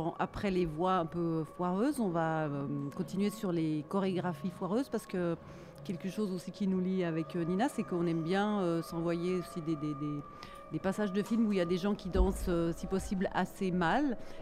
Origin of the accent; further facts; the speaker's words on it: Switzerland; accent: Swiss; En plus, j'ai un accent suisse, ça ne va pas du tout.